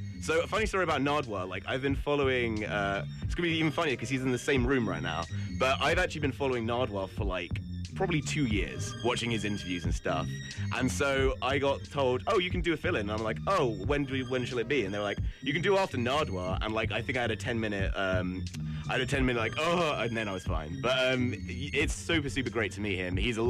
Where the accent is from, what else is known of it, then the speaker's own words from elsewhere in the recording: England, United Kingdom; As a fellow British person myse